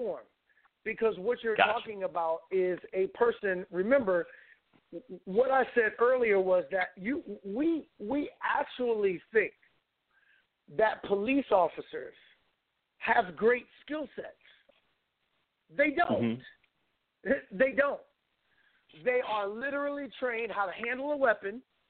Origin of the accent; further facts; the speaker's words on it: Brooklyn, New York, United States; I grew up in Bushwick, Brooklyn.